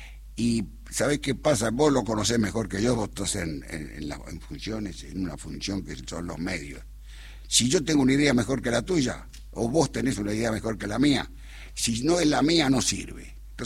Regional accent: Buenos Aires, Argentina; born there; Yo nací en Chacarita.

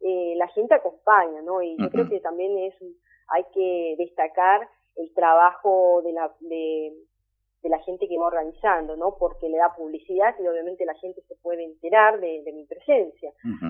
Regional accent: Formosa, Argentina; now in Buenos Aires, Argentina; yo también vengo de una provincia del norte, soy nacida en Formosa, criada también, y si bien ya hace muchos años que vivo en Buenos Aires, pero bueno, uno nunca olvida sus raíces

